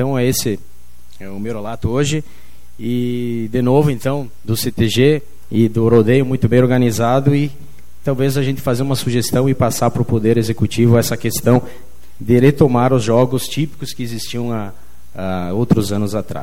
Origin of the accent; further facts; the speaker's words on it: Serafina Corrêa, Rio Grande do Sul, Brazil; eu vou em outras cidades e eu me faço dizer que sou de Serafina, eles já de antemão dizem, ah, então é na cidade do talhão, a cidade dos italianos.